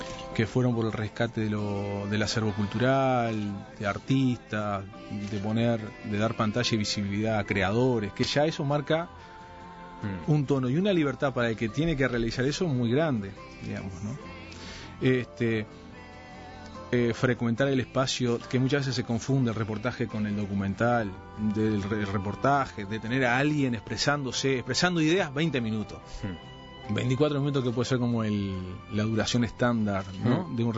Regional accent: Montevideo, Uruguay; Yo soy de Palermo y iba a esos dos cines a ver las películas

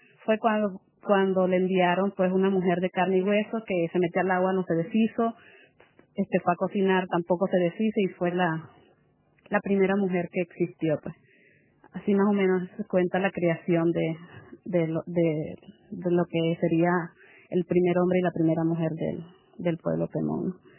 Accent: Caracas, Capital District, Venezuela; de donde yo vengo, primero, no existen las playas, y segundo, pues que Caracas no es un lugar tan agradable como para caminar tranquilamente

